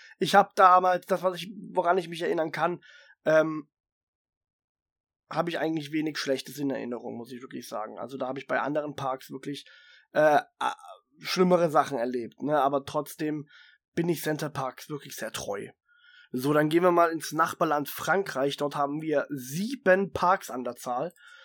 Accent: Baden-Württemberg, Germany; Ich komme ja aus Baden-Württemberg und rüber ins Saarland.

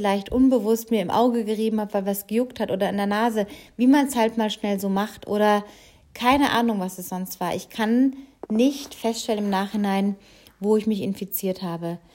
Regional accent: Baden-Baden, Baden-Württemberg, Germany; in meiner alten Heimat Baden-Baden

